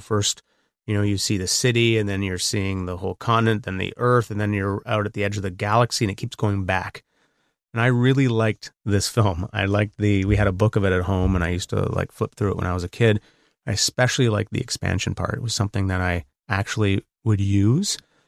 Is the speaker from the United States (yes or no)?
no; Canada; that's because I'm Canadian. I live across the border